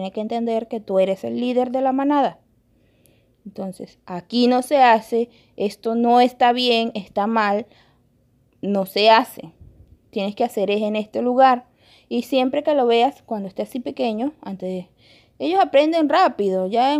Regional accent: Venezuela; moved away as an adult; donde yo me encuentro ahorita es en el extranjero. Yo soy venezolana, estoy fuera de mi país

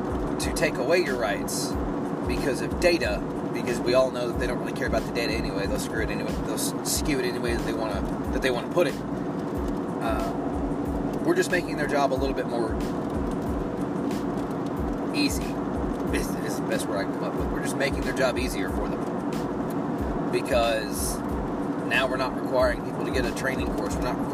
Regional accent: Kentucky, United States; that's amplified in my home state of Kentucky for sure

